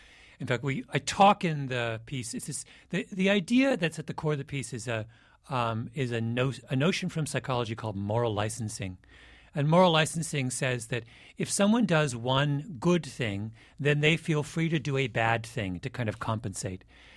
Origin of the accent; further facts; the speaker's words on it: Canada; As a Canadian and someone who grew up in the parliamentary system, I would not call that lack of decorum.